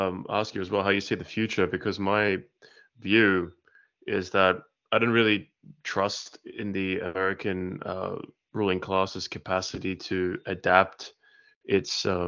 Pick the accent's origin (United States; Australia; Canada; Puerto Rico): Australia; Sydney, New South Wales; I'm from Sydney, Australia, and I grew up around many Chinese people